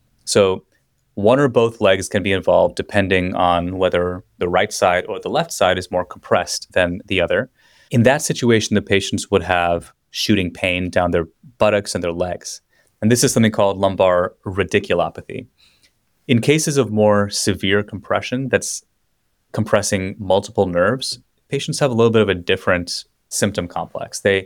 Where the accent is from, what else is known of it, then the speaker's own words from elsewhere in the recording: Los Angeles, California, United States; Right, so I mean, I'm from Los Angeles originally, so my analogy for this is unsurprisingly highway related.